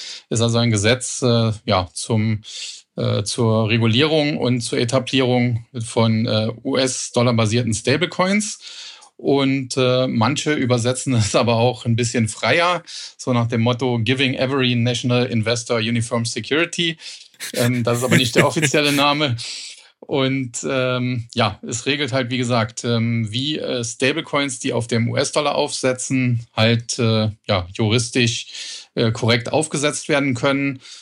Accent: Trier, Rhineland-Palatinate, Germany; ich komme aus Trier, das ist die Geburtsstadt von Karl Marx, daher kennt man es vielleicht.

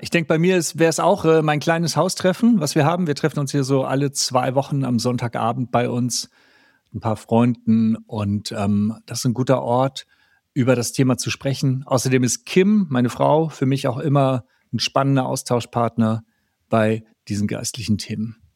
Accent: Hamburg, Germany; aus Hamburg

